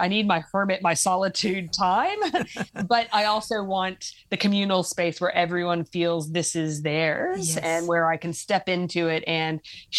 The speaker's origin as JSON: {"language": "English", "country": "United States", "said": "And even though being an American, I don't really go down the track of having my kids in my home for too long"}